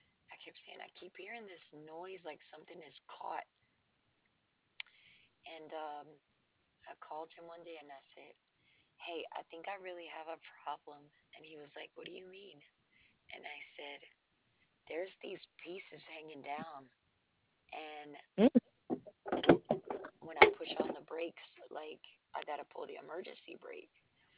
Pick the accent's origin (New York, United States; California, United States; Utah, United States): New York, United States; Brooklyn; I'm from Brooklyn, and then we would go to the Hershey factory, like out there to the factory out there.